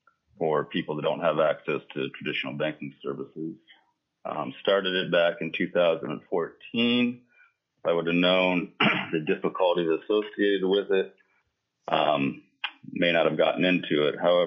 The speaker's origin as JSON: {"language": "English", "town": "Costa View", "region": "Alaska", "country": "United States", "tie": "born there", "lives_now": "Nome, United States", "said": "Little background, I was born in Costa View, currently reside in Nome"}